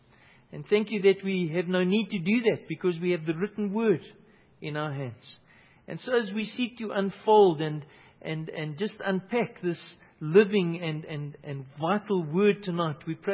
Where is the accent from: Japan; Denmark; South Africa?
South Africa; Now, that has perhaps brought new meaning to me as a South African